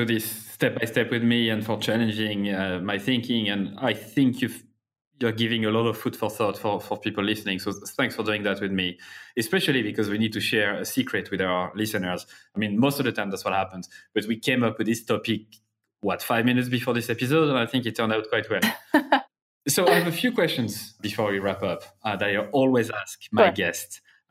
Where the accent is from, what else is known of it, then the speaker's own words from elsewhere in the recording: Clermont-Ferrand, Auvergne-Rhône-Alpes, France; I'm from Clermont-Ferrand in France, Clermont.